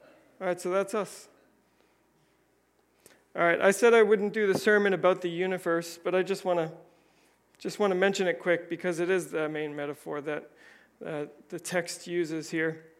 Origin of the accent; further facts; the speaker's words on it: Rhode Island, United States; As a Rhode Islander, you are one in a million.